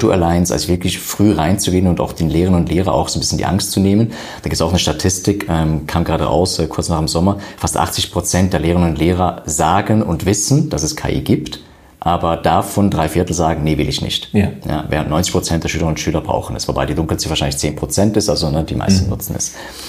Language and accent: German; Switzerland; Und ich komme aus der Schweiz